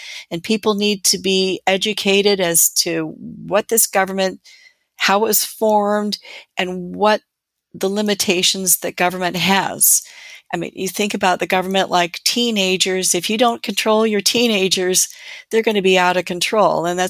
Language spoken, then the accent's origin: English; Canada; I come from Canada and we have voter ID.